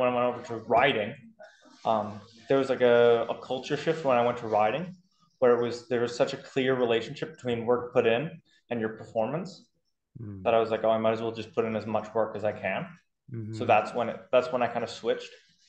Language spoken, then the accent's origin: English; Canada; I've come from North America, I'm Canadian.